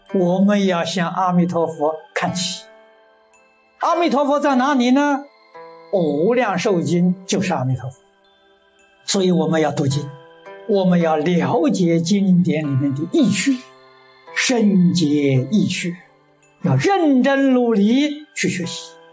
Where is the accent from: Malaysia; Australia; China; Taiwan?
China; 佛的父母，菩萨的父母，我们中国人常讲的荣宗耀祖啊。